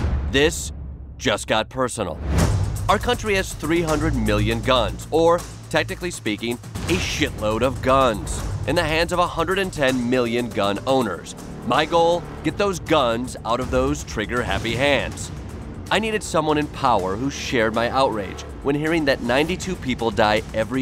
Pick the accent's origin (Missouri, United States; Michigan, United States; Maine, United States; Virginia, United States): Michigan, United States; Kalamazoo; In 2016, my hometown of Kalamazoo, Michigan, once known mainly for its booming celery industry, microbreweries, and the country's first outdoor pedestrian mall